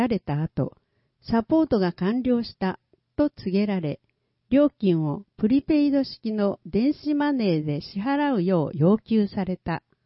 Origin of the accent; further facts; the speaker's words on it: Malaysia; Japanese is a second language; now in Japan; 私のふるさと、マレーシアの国獣はトラで